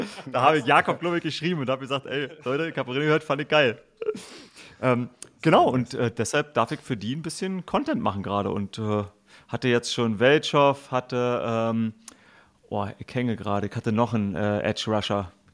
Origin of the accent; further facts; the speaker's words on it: Frankfurt, Brandenburg, Germany; born there; Meine Journey hat offiziell angefangen im Osten von Deutschland, in Frankfurt-Oder. Da wurde ich geboren.